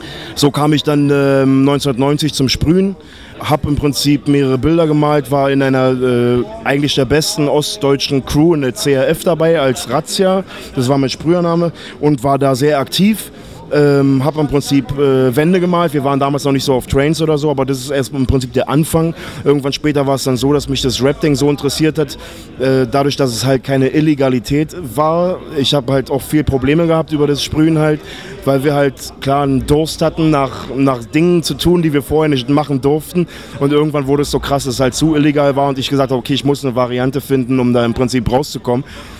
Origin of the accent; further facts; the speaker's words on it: Berlin, Germany; Plattenbau Ost. Ich komme aus dem Osten Berlins. Bin seit mehreren Jahren in dem Rap-Ding, was andere Leute ihr Game nennen, aktiv. Wie gesagt, komme aus Berlin-Marzahn